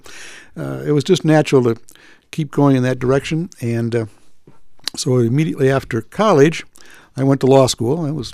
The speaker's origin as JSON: {"language": "English", "town": "East Lansing", "region": "Michigan", "country": "United States", "tie": "born or raised there", "said": "Well, I was born in Ingham County, Michigan, the center of the state. Grew up in East Lansing, Michigan."}